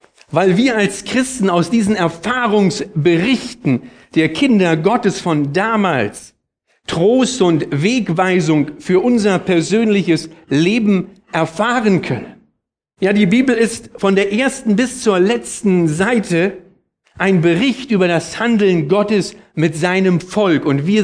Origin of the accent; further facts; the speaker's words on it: Berlin, Germany; now in Hanover, Germany; Dort lebe ich auch schon 15 Jahre. Ursprünglich komme ich aus Berlin.